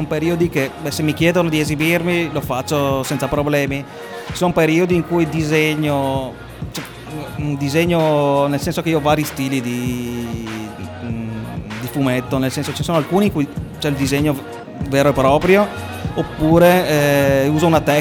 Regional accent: Padua, Veneto, Italy; e sono di Padova anch'io.

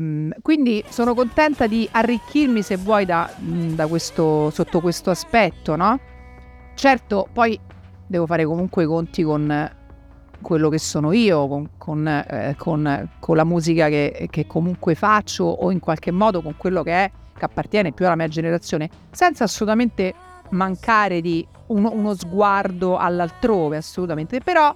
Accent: Rome, Lazio, Italy; io sono di Roma, ma sono nata a Roma. Il resto sono napoletana, salernitana e siciliana.

